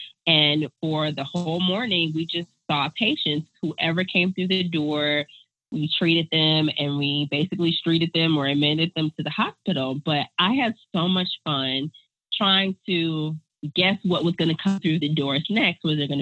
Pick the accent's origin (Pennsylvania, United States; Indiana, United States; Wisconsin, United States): Wisconsin, United States; Milwaukee; Milwaukee has a very high teen pregnancy rate. So I was trying to give back to my hometown by becoming an OBGYN